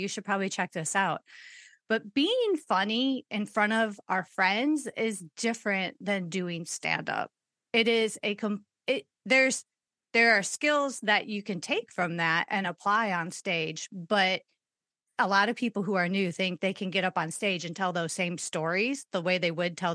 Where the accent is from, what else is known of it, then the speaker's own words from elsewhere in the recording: Chicago, Illinois, United States; now in Las Vegas, United States; because I grew up in the Chicago area.